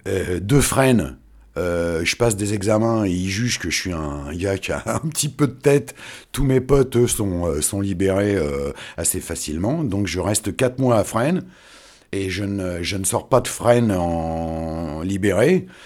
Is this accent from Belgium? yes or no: no; Tunis, Tunis Governorate, Tunisia; born there; Je suis né à Tunis, Tunisie. Donc, loin de la France, d'une mère d'origine auvergnate et d'un père d'origine sicilienne.